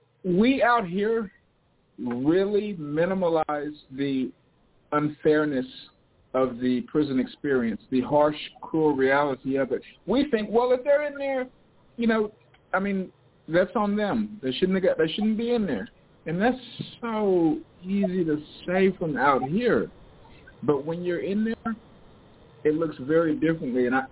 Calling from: Portland, Oregon, United States; I'm calling in from Portland, Oregon.

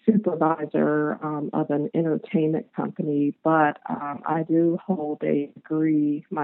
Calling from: Charlotte, North Carolina, United States; I am calling from Charlotte, North Carolina.

